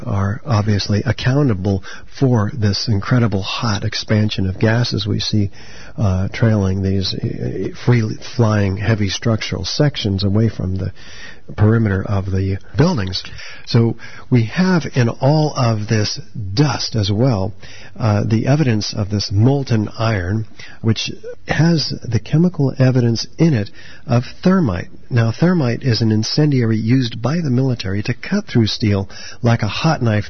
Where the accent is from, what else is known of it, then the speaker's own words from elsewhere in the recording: San Francisco, California, United States; I'm an architect of 23 years. I'm a member of the American Institute of Architects. I'm from the San Francisco Bay Area.